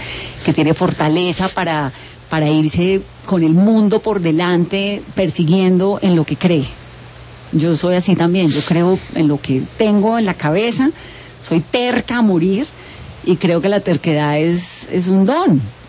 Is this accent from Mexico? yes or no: no; Pacific region, Colombia; Acabo de ir al Chocó. Soy del Pacífico.